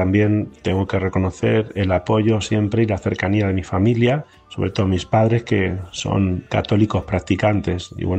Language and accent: Spanish; Daimiel, Castilla-La Mancha, Spain; Yo soy de Daimiel